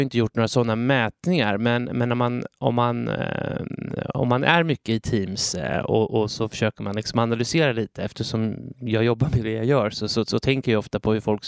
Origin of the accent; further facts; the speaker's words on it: Ekerö, Stockholm County, Sweden; now in Vaxholm, Sweden; Jag är 48 år. Jag är uppvuxen på Ekerö utanför Stockholm.